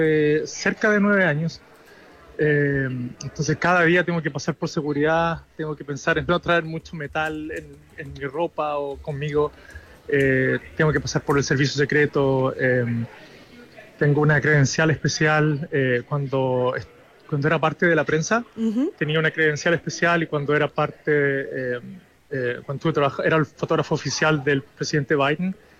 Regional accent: Chile; now in United States; Soy el único chileno acá. Soy el único fotógrafo chileno.

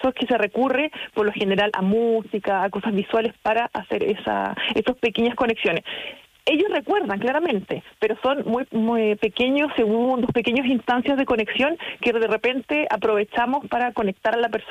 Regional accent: Chile; más socialmente activos de lo que somos los chilenos

